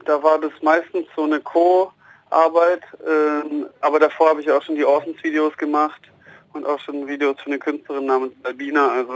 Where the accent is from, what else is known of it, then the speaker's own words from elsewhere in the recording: Kornwestheim, Baden-Württemberg, Germany; aufgewachsen in Kornwestheim.